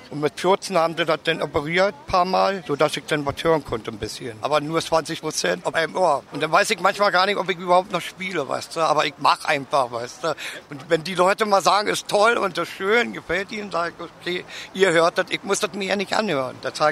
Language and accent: German; Berlin, Germany; Ich bin Berliner.